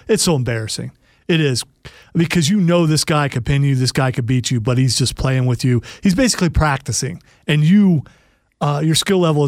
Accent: United States; I would rather watch Americans play a sport because I'm an American

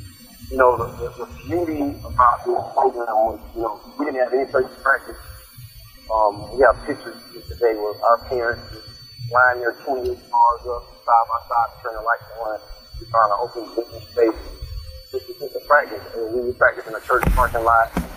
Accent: Florida, United States; I'm originally from South Florida. Played high school football here at Beach High School down in South Florida.

